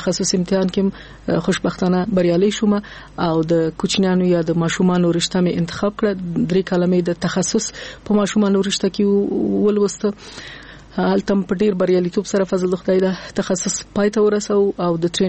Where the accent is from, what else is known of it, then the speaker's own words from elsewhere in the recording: Nangarhar, Afghanistan; also born or lived in Kabul; زه د ننګرهار د ولایت یم اما زیږیدلې په کابل کې یم.